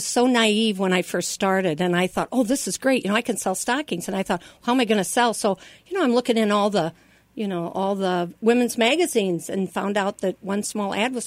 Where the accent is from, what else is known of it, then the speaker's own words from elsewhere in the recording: Quad Cities, United States; my dad was taking care of, we're from the Quad Cities.